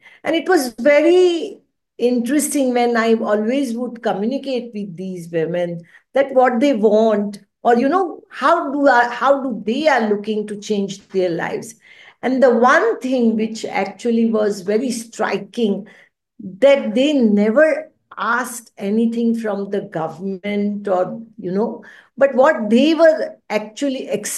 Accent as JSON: {"language": "English", "town": "Mumbai", "region": "Maharashtra", "country": "India", "tie": "born or raised there", "said": "I am born and raised in Mumbai, and I was never thinking of getting into this sector also."}